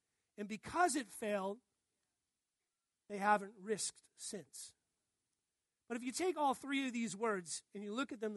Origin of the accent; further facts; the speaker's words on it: Worcester, Massachusetts, United States; You know, I grew up in Worcester, Massachusetts. It's the city right in the center of Massachusetts. It's an industrial working man city.